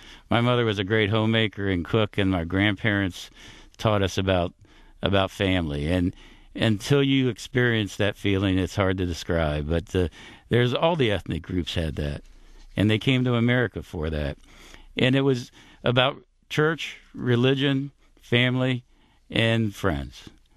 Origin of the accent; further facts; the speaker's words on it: Dayton, Ohio, United States; But I grew up mainly in Dayton, Ohio. I'm the grandson of three Italian immigrants